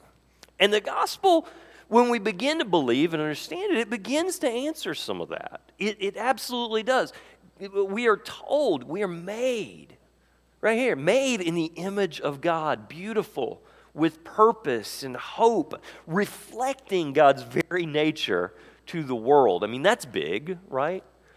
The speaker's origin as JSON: {"language": "English", "region": "the South", "country": "United States", "tie": "born or raised there", "lives_now": "North Dakota, United States", "said": "And where I grew up in the South, because, frankly, we didn't have quite the same violence of winter that we have here. Things didn't quite come to the point of death that they do in North Dakota."}